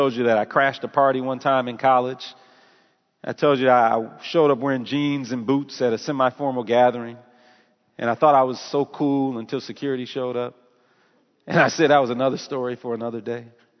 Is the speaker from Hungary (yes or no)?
no; Detroit, Michigan, United States; Now, I don't like it when people talk about my hometown, Detroit